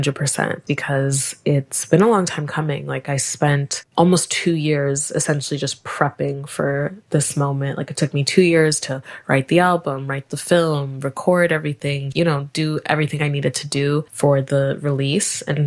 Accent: Montreal, Quebec, Canada; also born or lived in Nigeria; I was born in Nigeria, but I grew up in Montreal, and there was like a small Montreal Nigerian community

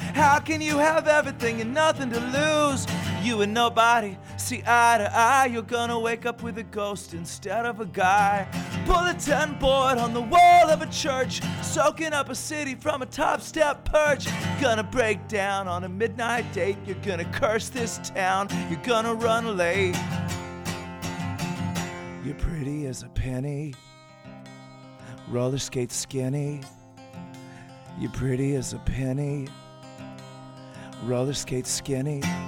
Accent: Texas, United States; We're from Texas. There's a lot of country, especially in our early stuff.

